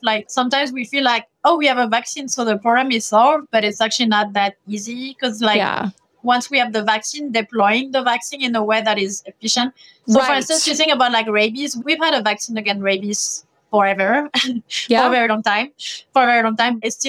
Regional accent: France; English is a second language; So I'm French, as you got from the introduction and from my accent, maybe.

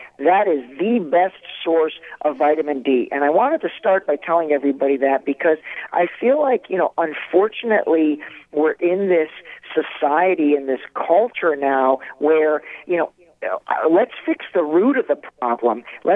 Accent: Cleveland, Ohio, United States; my hometown of Cleveland, Ohio.

